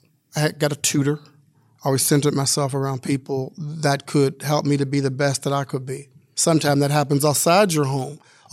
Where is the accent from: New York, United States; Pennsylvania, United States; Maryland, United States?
Pennsylvania, United States; Pittsburgh; born there; I was born in the Hill District, moved to Wilkinsburg. My two parents still own their home here in Wilkinsburg.